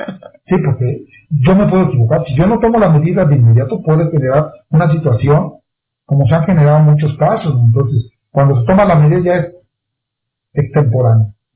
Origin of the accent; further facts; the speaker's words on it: Veracruz, Mexico; Le digo, porque mi tierra era veracruzana.